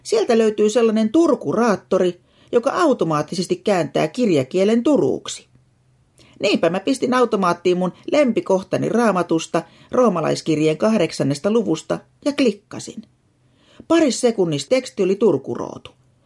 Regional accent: Ostrobothnia, Finland; accent: Ostrobothnian; Mutta mun kohtaloni on tämä kulumikas Pohjanmaan kieli.

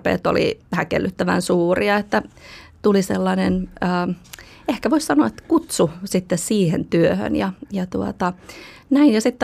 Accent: Pori, Satakunta, Finland; born there; mä oon syntynyt Raumalla. Eli mun passissa lukee Rauma ja mä en itse asiassa ole edes Raumalla syntynyt, mä oon oikeasti syntynyt Porissa, mutta passissa lukee Rauma.

